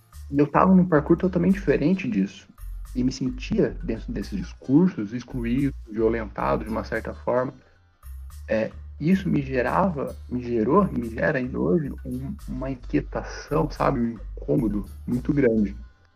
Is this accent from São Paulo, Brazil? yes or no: yes; São José dos Campos, São Paulo, Brazil; quem me conhece, né? … Sou de São José dos Campos, nativo do Vale.